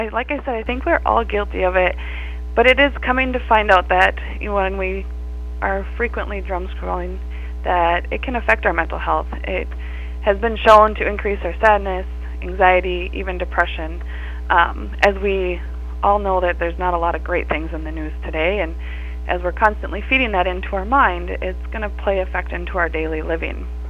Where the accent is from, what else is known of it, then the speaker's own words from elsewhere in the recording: Granite Falls, United States; I'm from Granite Falls, where I reside with my husband and three children, ages 9, 6, and 2.